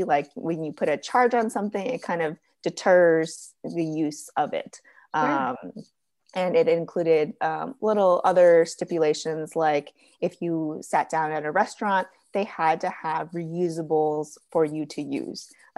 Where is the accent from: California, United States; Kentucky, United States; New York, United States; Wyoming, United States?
California, United States; San Diego; And growing up in San Diego, Surfrider was such like a big organization.